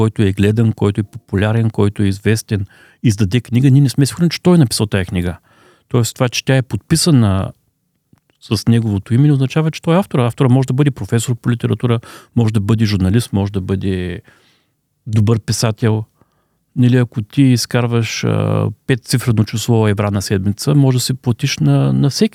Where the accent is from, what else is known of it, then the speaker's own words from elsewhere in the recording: Veliko Tarnovo, Veliko Tarnovo Province, Bulgaria; Роден съм в Велико Търново, там съм отраснал, там съм учил.